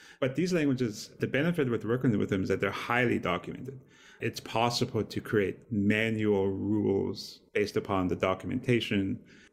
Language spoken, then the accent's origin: English; Montana, United States; I'm an outsider, even though I myself am Indigenous, I'm Native American from Montana.